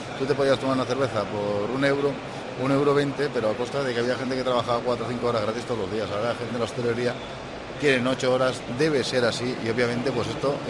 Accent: Barcelona, Catalonia, Spain; born there; Y yo nací en Barcelona.

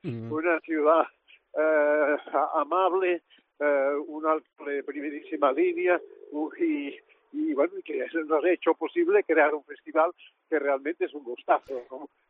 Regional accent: Cervera, Catalonia, Spain; mi pueblo de origen, que es Cervera.

